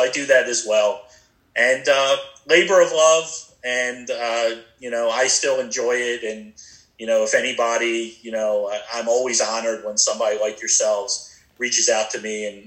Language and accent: English; Baltimore, Maryland, United States; I'm from Baltimore, by the way